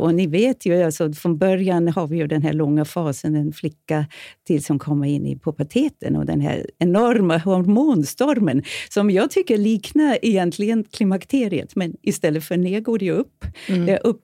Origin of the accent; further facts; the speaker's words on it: Austria; now in Sweden; jag är ju från Österrike och har dock gjort all min tid här i Sverige.